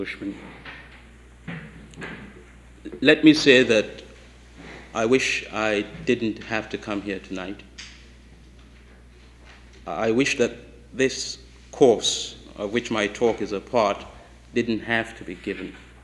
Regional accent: Nigeria; I grew up in Nigeria at a time when it was a very exciting country to live in.

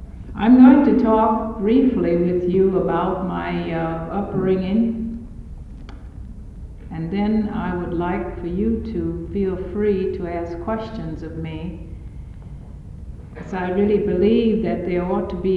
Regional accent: Marion, Alabama, United States; I grew up in Marion, Alabama. And you say, where in the world is Marion, Alabama? Well, it's a small town about 30 miles from Selma.

